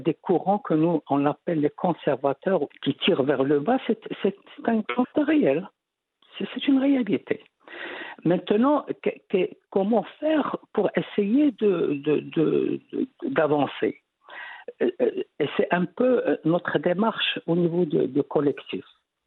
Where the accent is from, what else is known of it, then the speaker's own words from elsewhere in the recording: Morocco; nous aussi, nous sommes des Marocains, nous aussi, nous sommes des musulmans. Et ce qui est la réalité, nous sommes tous issus de familles musulmanes